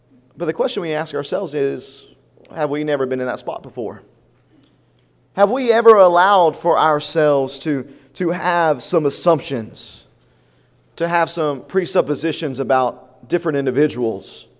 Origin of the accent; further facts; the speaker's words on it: the South, United States; I mean, think of us as Southerners, right?